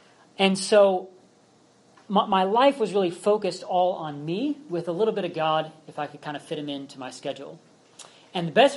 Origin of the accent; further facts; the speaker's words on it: Pennsylvania, United States; That's my hometown, my alma mater.